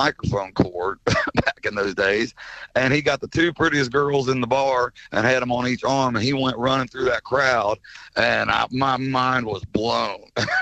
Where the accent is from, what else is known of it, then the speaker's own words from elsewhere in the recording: Norwood, Ohio, United States; this little honky tonk in my hometown of Norwood, Ohio, which is right there, in Cincinnati, the Cincinnati area.